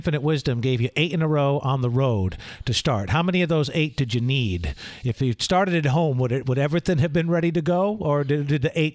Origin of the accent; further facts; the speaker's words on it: Providence, Rhode Island, United States; We lived 45 minutes from Boston. I grew up just outside of Providence, Rhode Island.